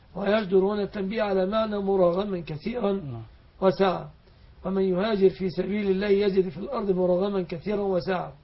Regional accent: Egypt

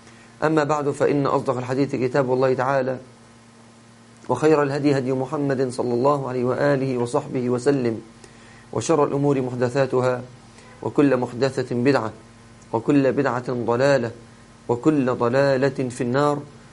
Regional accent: Egypt; accent: Egyptian; كما نقول بلهجتنا المصرية،

